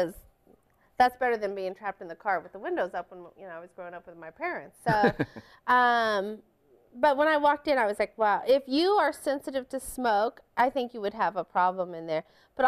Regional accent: Illinois, United States; great because I'm from Illinois.

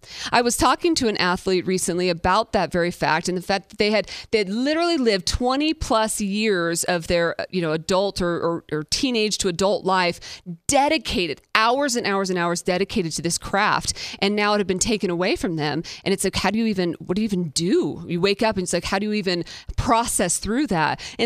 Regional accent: Las Vegas, Nevada, United States; So I grew up here in Las Vegas

